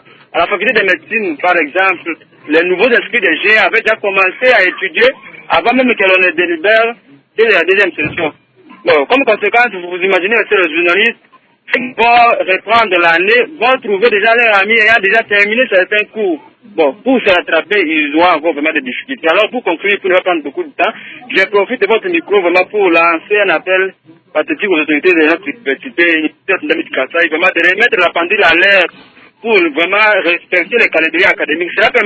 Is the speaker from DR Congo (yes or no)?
yes; Kasaï-Occidental, DR Congo; ici au Kassai occidental